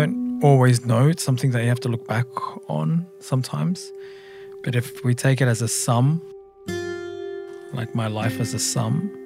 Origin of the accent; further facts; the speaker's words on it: Australia; my own upbringing as a young person of color growing up in Australia with ethnic parent